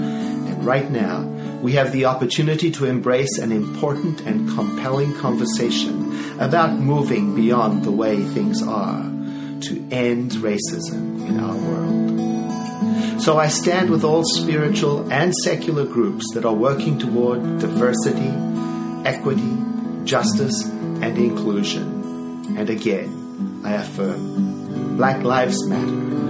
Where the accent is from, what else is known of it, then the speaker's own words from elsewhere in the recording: South Africa; I'm a white American born and raised in South Africa, a country where racism was once institutionalized in an unjust system called apartheid.